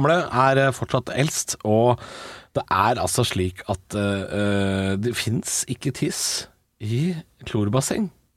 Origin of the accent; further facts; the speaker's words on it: Drammen, Buskerud, Norway; da jeg vokste opp i Drammen på 90-tallet